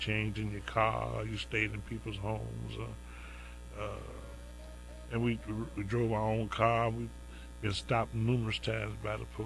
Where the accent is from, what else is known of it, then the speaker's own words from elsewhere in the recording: Gary, Indiana, United States; Yeah, I was raised in Gary.